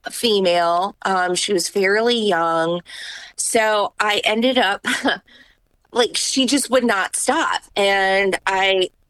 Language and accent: English; United States; born there; which I'm obviously an American citizen. I was born here, where am I supposed to go back from?